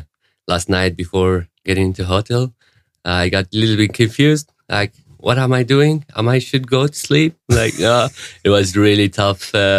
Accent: Syria; now in Sweden; I come from Syria originally. I was born there and raised up. And I came to Europe around 10 years ago. I live in Sweden right now.

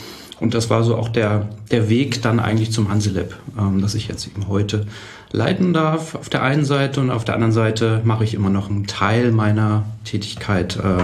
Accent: Lübeck, Schleswig-Holstein, Germany; Genau, ich bin hier in Lübeck geboren

